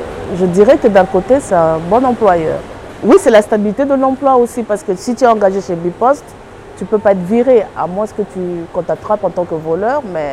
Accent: Senegal; also born or lived in Kinshasa; je suis congolaise, née à Kinshasa. Je viens du Sénégal en fait. Je suis seulement née à Kinshasa, mais j'ai grandi au Sénégal, toutes mes études au Sénégal. Et je me suis mariée au Sénégal et je suis arrivée ici le 11 septembre 2001.

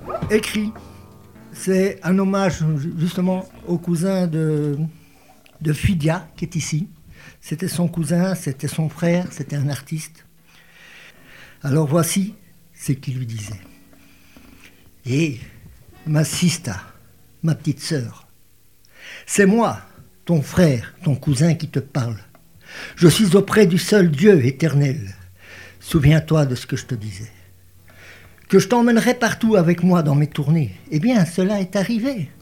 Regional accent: Brussels, Brussels-Capital Region, Belgium; Parce que nous, on vient de Bruxelles, hein, c'est pas gagné pour vous avoir.

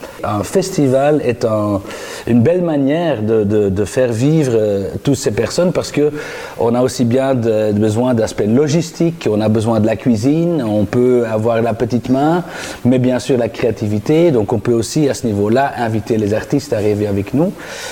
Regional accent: Antwerp, Flanders, Belgium; now in Brussels, Belgium; Un nouveau arrivé bruxellois. Je viens d'origine d'Anvers et donc j'ai fait mes études de sciences socioculturelles à la VUB entre 95 et 99. Et après, je me suis installé ici avec ma copine à l'époque.

